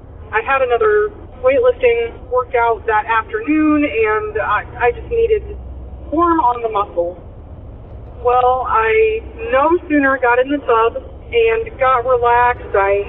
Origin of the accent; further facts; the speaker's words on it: Illinois, United States; I am from Illinois.